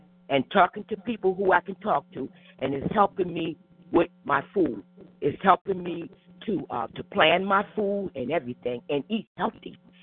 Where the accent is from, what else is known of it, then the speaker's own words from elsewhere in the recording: New Jersey, United States; I'm from New Jersey